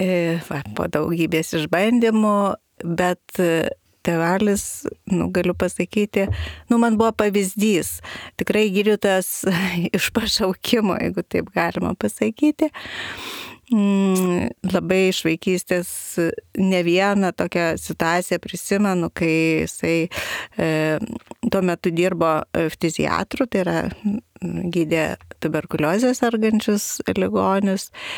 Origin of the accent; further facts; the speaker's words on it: Kaunas, Kaunas County, Lithuania; born there; aš ir gimiau Kaune, tada tėvaliui bestudijuojant, tai mes gyvenom tokiam ūkiniam pastatuke, antram aukšte